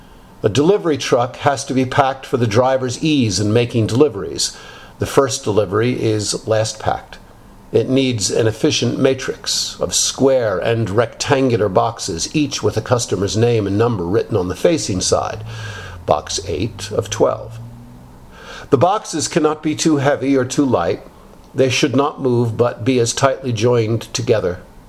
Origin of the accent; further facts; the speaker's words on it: Reading, Pennsylvania, United States; My hometown of Reading, Pennsylvania had lots of jobs for strong backs then, for the Reading Railroad, or in steel mills, or factories of every type.